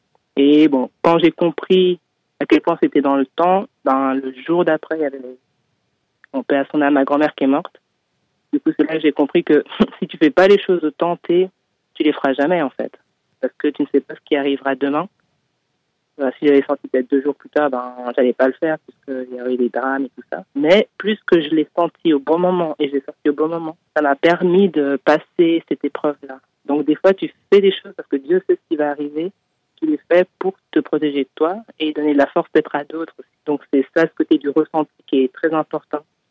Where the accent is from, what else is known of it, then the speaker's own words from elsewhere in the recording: Geneva, Switzerland; Oui, en fait, à Genève, je suis né à Genève et on va dire toute ma vie